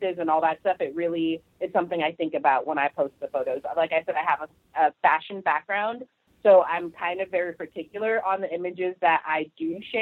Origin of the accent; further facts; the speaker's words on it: California, United States; now in Atlanta, United States; So basically, I started traveling solo about 3 years ago after I moved from California, where I'm from, to Atlanta.